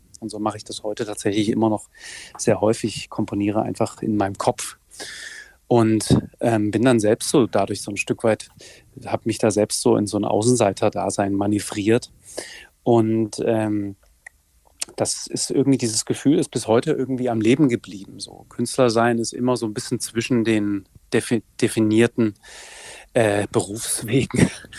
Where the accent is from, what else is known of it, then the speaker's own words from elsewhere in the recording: Saxony, Germany; Da geht es um eine musikalische Spurensuche in meinem Heimatland Sachsen